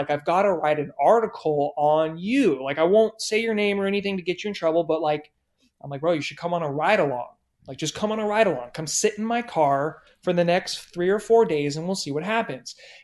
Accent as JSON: {"language": "English", "town": "San Diego", "region": "California", "country": "United States", "tie": "born or raised there", "said": "he's from my hometown in San Diego."}